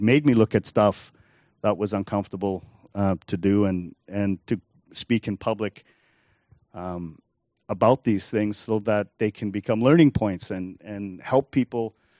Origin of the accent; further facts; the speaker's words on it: Liverpool, North West England, United Kingdom; The guy is English. He's from Manchester. I'm from Liverpool.